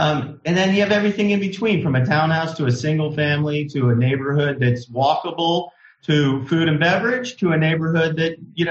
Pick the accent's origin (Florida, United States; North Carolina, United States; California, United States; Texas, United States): Florida, United States; Miami; And I grew up in Miami, and I lived in all these urban great places, Coconut Grove, up in Delray Beach